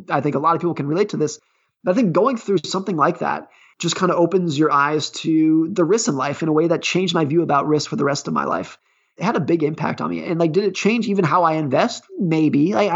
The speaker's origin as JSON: {"language": "English", "town": "Lake Tahoe", "region": "California", "country": "United States", "tie": "born or raised there", "said": "So I grew up ski racing in Lake Tahoe, California."}